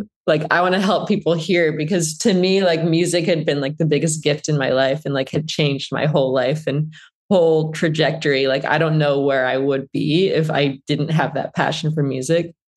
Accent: Flint, Michigan, United States; So I grew up in Flint, Michigan, a place that's famous for like Michael Moore movies and like the water crisis and not very positive things.

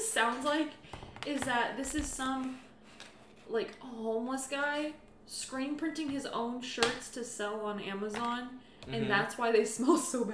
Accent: the South, United States; So we're from the South.

